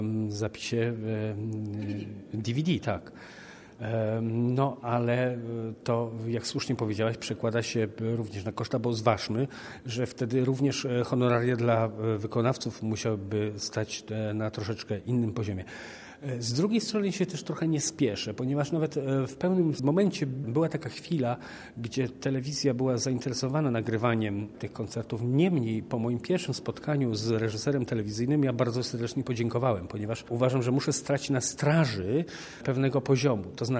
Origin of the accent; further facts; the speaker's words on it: Poznań, Greater Poland Voivodeship, Poland; born there; W Poznaniu się urodziliśmy i w Poznaniu chcemy dalej żyć.